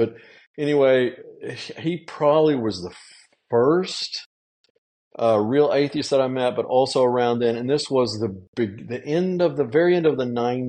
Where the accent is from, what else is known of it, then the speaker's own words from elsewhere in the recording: Amarillo, Texas, United States; moved away as an adult; also born or lived in Holland / South America / Austin, United States; but I grew up in Amarillo, Texas, which is the panhandle of Texas. I managed to get out of Amarillo when I was 18 and go to the bustling, wonderful metropolis of Austin